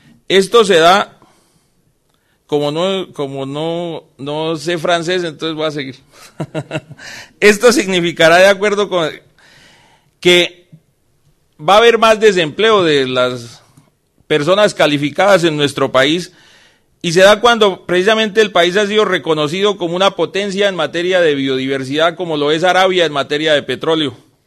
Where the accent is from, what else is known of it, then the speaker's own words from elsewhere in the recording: Colombia; me parecía bastante insultante para mí como colombiano